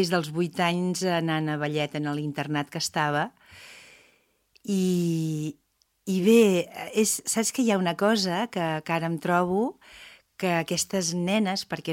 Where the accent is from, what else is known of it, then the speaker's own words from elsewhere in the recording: Palafrugell, Catalonia, Spain; Palafrugell és el meu poble, el dels meus pares, dels avis, o sigui que jo sóc del poble de moltes generacions, i hi ha hagut moltes etapes, hi ha hagut una etapa que me'n vaig anar, però sempre he tornat